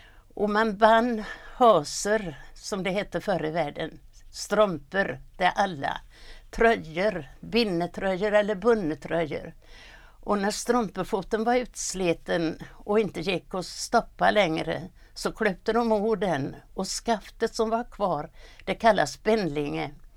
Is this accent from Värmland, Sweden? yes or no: no; Svindal, Västra Götaland County, Sweden; born there; och jag är född i Svindal. … Jag är född 1916. Och jag brukar säga om mig själv att jag är inföding.